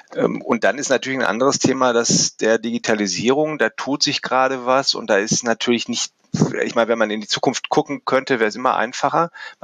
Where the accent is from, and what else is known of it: North Rhine-Westphalia, Germany